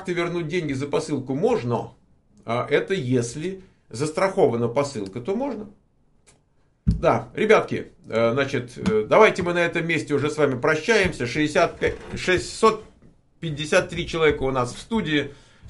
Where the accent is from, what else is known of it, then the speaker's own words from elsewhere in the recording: Moscow, Russia; Нет, я родом из Москвы.